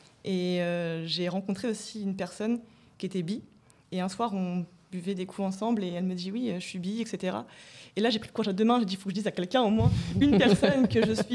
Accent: Rouen, Normandy, France; moved away; parce que j'ai emménagé sur Paris. Et avant, je venais de Rouen.

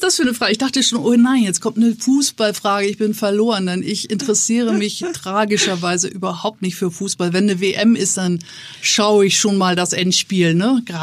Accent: Northern Germany, Germany; als Norddeutsche musst du Wolken lieben, sonst verzweifelst du, weil du sehr viel mit Wolken zu tun hast.

